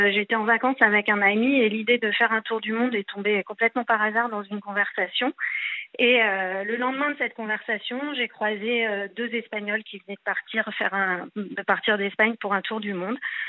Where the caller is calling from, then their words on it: Nantes, Pays de la Loire, France; J'ai 46 ans et je suis de Nantes.